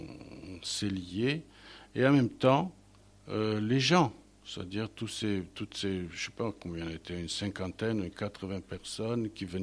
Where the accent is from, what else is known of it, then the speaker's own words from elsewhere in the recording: Romania; On dit que c'est les chez nous, en Roumanie, la même chose.